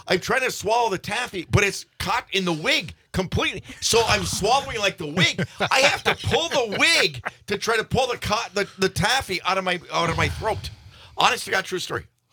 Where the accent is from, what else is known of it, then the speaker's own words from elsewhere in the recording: Minnesota, United States; Iron Rangers. That's my hometown up there.